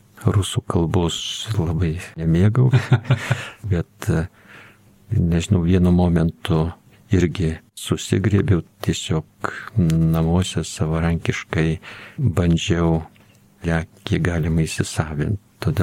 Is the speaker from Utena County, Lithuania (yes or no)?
no; Gudoniai, Alytus County, Lithuania; accent: Dzūkian; Mano vaikystė prabėgo Krikštonių parapijoje, Gudonių kaime.